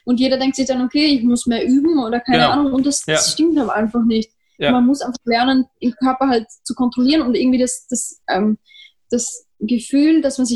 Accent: Vienna, Austria; Und gerade bei uns in Wien halt die Musik von einem Konzert

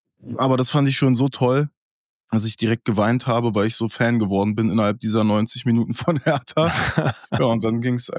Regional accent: Berlin, Germany; geboren bin ich in der Charité, dann bin ich groß geworden zwischen Wedding und Pankow, da Prinzenallee, Pankstraße.

